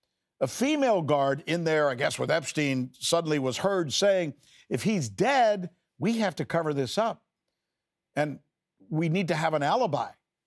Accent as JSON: {"language": "English", "town": "Miami", "region": "Florida", "country": "United States", "tie": "born or raised there", "said": "One reporter making phone calls, asking good questions at the Miami Herald, my hometown newspaper."}